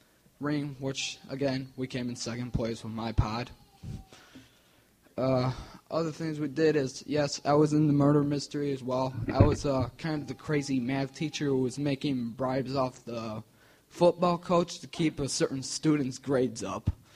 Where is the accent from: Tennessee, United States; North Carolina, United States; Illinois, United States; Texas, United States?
Illinois, United States; Villa Park; I'm from Villa Park in the western suburbs of Chicago. I'm 17 years old, and I go to Edison Trail.